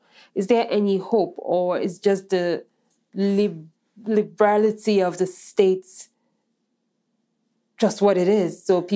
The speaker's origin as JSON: {"language": "English", "country": "Nigeria", "tie": "born or raised there", "said": "growing up in Nigeria, he's always been very effeminate."}